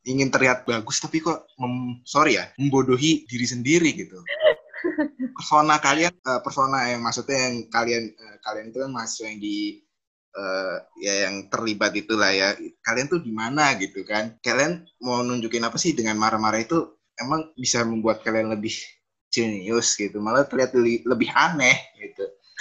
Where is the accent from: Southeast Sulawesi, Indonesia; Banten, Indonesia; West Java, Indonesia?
Banten, Indonesia; Tangerang; Gue ini orang perbatasan ya. Gue orang Tangerang yang cenderung deket ke Jakarta Selatan. Tapi gue gak tahu Jakarta gitu.